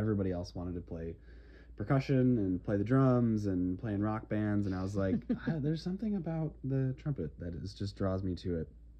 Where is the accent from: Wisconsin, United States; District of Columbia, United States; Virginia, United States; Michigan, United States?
Wisconsin, United States; Sun Prairie; also born or lived in Minnesota; But I grew up in the Midwest. I was born in Minnesota, suburb of Minneapolis. We moved to Wisconsin from a young age